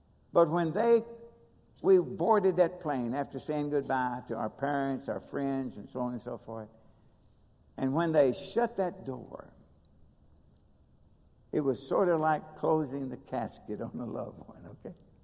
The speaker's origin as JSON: {"language": "English", "region": "Kentucky", "country": "United States", "said": "hey, I'm from Kentucky. We have a hard time with English."}